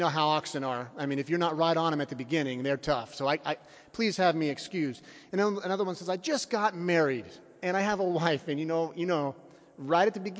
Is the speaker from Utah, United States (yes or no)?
yes; Salt Lake City, Utah, United States; This is my home metropolis, because I'm from Salt Lake City originally. So I feel like I've come home